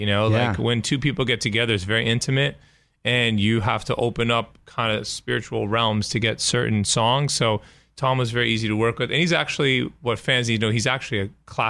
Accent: Toronto, Ontario, Canada; Well, I'm from Toronto

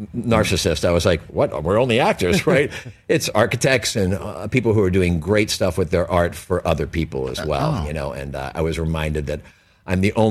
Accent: Pennsylvania, United States; now in Los Angeles, United States; I'm a Steeler fan. Yes. I grew up in Pennsylvania.

